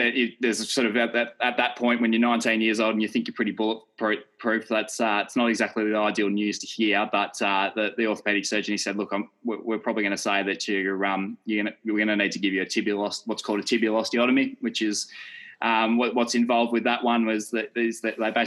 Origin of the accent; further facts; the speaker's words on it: Melbourne, Victoria, Australia; born there; also born or lived in Byron Bay; I was born in Melbourne, and I was born into a Collingwood supporting family.